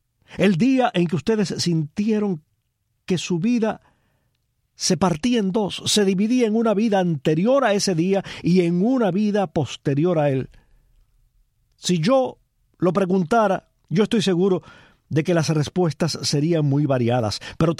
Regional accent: Cuba; moved away; abandonar Cuba era, y quizás siga siendo para algunos cubanos, era una experiencia traumática, una experiencia definitoria y por entonces definitiva.

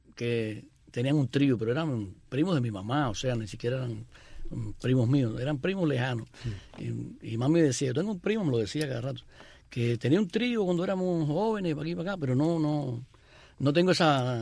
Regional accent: Santa Clara, Villa Clara, Cuba; born there; Sí, nací en Santa Clara.

